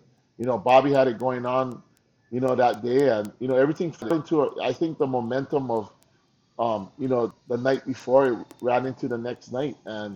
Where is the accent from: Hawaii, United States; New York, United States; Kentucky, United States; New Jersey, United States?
Hawaii, United States; I was a kid from Hawaii.